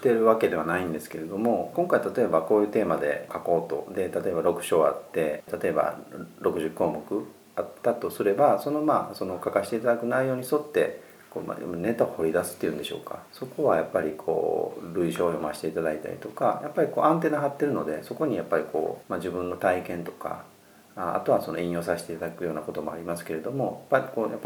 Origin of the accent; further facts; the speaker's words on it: Kansai, Japan; 例えば僕も関西の人間なんで